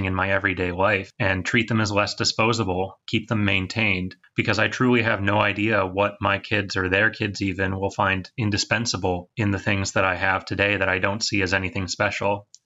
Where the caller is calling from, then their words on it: Michigan, United States; I'm calling from Michigan.